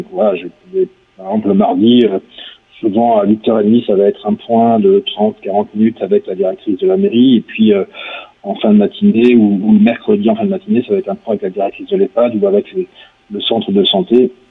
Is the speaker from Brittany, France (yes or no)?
yes; Évran, Brittany, France; moved away as an adult; also born or lived in England / Vietnam; Alors, je suis originaire d'Évran, hein, je suis né là, mon père, mon grand-père paternel. Moi, j'ai été expatrié, donc je suis parti d'Évran à peu près à l'âge de 20 ans, et j'ai été expatrié en Angleterre et au Vietnam